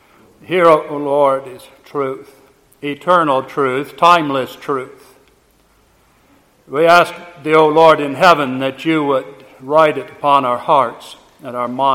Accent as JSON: {"language": "English", "region": "Illinois", "country": "United States", "tie": "born or raised there", "said": "When I was a little boy growing up in Illinois on a farm, we had a very large front yard made for a great place for me and for my brothers to play."}